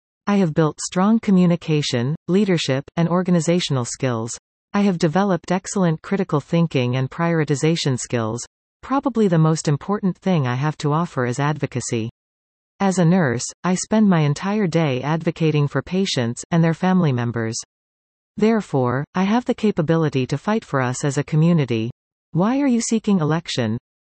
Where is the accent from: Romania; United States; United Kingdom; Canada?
Canada; Valley East, Ontario; I am a resident, business owner, volunteer and community leader in Ward 6. I was born and raised in Valley East and have strong ties to the community.